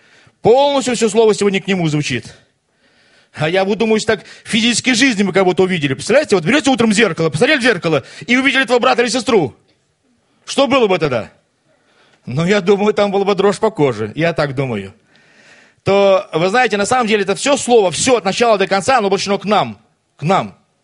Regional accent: Latvia; Я вообще служил в Белоруссии. Я сам латыш, но я служил в Белоруссии, в Полоцке.

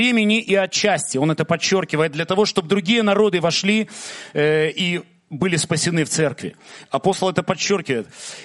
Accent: Belarus; мы с Белоруссии были, с Гродно, с Мозыря, с Минска, с Гомеля

